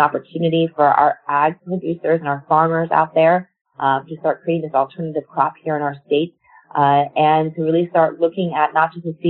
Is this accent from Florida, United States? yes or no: yes; Miami, Florida, United States; I'm somebody born and raised in Miami, went through Hurricane Andrew.